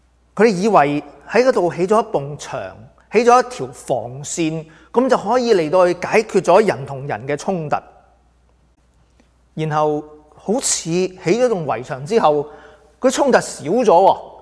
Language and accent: Chinese; China; 我们中国人不例外的，就是我们很厉害的。